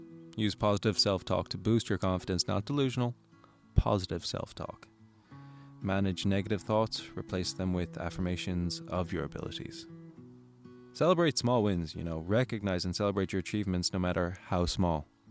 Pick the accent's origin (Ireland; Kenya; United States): Ireland; accent: American; I have such a thick American accent and I'm from Ireland